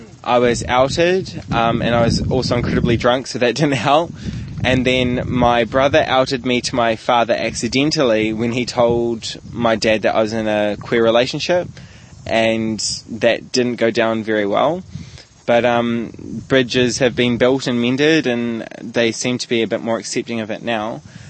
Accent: Hamilton, Waikato, New Zealand; I'm from Hamilton, way up in the middle of the North Island.

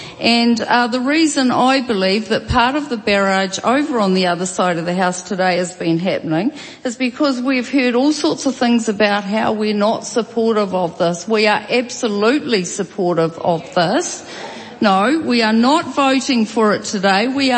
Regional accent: Taranaki, New Zealand; and look, we're both from Taranaki.

